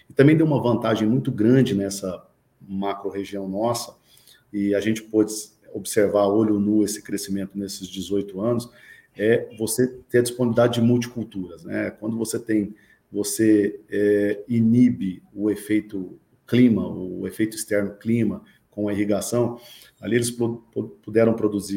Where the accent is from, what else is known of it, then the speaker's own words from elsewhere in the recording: Uberaba, Minas Gerais, Brazil; Eu sou mineiro de Uberaba, e estudei em Uberaba